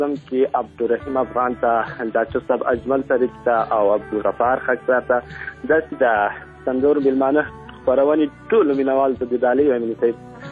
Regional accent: Ghazni, Afghanistan; now in Helmand, Afghanistan; مونږ د هلمند نه یو، مونږ د غزنی یو، او دلته هلمند ته راغلي یو، یو څو کوره یو.

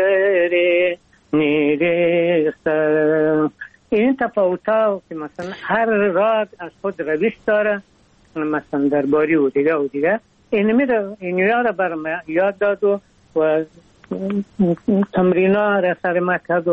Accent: Afghanistan; ما از افغانستان آمدیم

